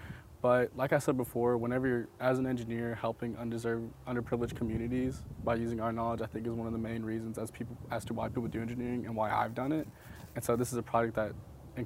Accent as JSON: {"language": "English", "town": "Springfield", "region": "Tennessee", "country": "United States", "said": "I'm from Springfield, Tennessee. It's around 30 minutes north of Nashville in this little hometown."}